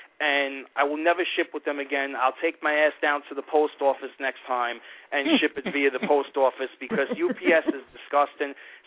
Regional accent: Brooklyn, New York, United States; I come from East New York, Brooklyn.

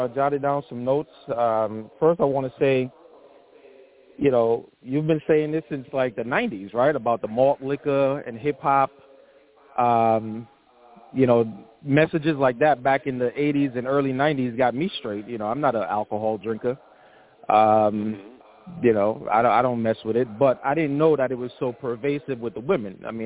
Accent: Brooklyn, New York, United States; also born or lived in Caribbean; I mean, I've been here all my life. I came from the Caribbean at 5 years old, so I've been here all my life in Brooklyn.

